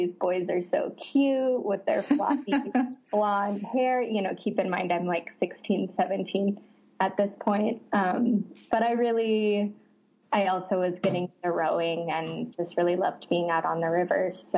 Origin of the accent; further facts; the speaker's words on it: Idaho, United States; I grew up boating in Idaho. I grew up in northern Idaho. Boating was always our summer vacation.